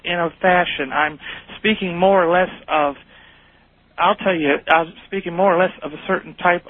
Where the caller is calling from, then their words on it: Mansfield, Ohio, United States; I'm calling from Mansfield, Ohio.